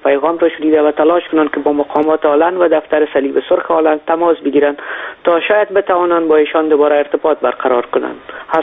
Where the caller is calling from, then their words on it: Netherlands; از هلند هستم.